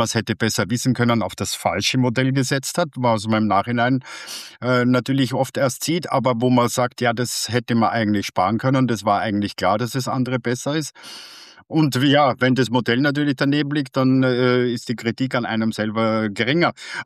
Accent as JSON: {"language": "German", "region": "Lower Austria", "country": "Austria", "said": "ich komme ja aus dem Flachlandgebiet."}